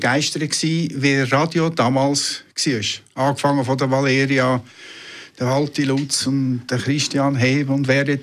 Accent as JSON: {"language": "German", "country": "Switzerland", "said": "Nein, bei uns in der Schweiz haben wir über 3 Jahre"}